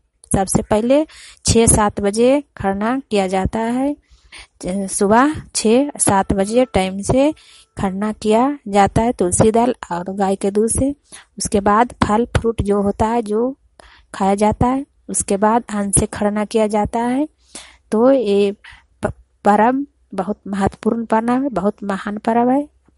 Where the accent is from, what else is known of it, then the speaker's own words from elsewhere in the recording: Bihar, India; ग्राम हंगनपुरा मैं नालंदा जिला के निवासी हूँ।